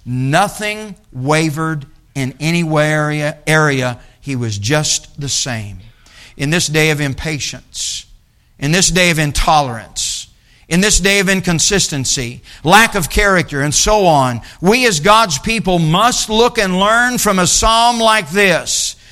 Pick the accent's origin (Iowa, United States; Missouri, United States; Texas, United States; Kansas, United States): Missouri, United States; Well, I'm from Missouri. And I drove 2 years illegal getting my mama and my brother and sister to church.